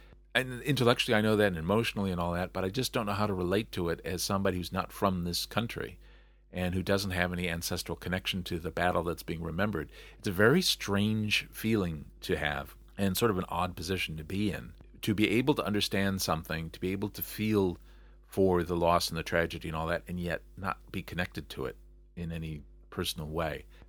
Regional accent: United States; it's something that I don't personally have any connection to as an American

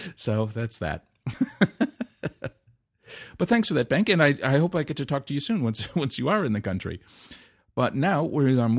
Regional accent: Illinois, United States; marriage itself is something I'm forbidden to do, either here or in my home state of Illinois.

